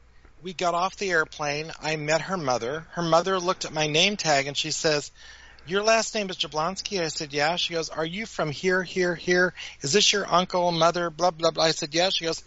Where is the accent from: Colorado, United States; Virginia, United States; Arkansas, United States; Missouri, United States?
Colorado, United States; I had posted information about this town that I grew up in outside of Denver in Colorado.